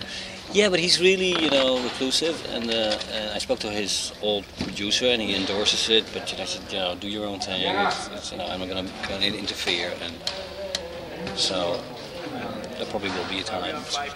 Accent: United States; Yeah, well, I'm an American.

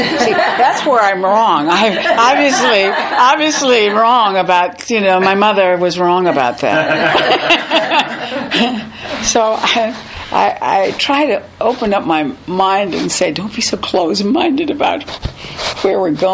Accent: Albert Lea, Minnesota, United States; My hometown is naming their theater after me.

